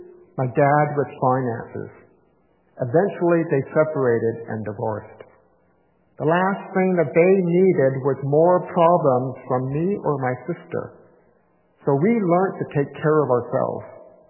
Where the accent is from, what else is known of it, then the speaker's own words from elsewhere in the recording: Victoria, British Columbia, Canada; So I was born and raised in Victoria, British Columbia. My older sister Darla and I, we grew up as trailer park kids. Until I was 7 years old, we lived in a trailer park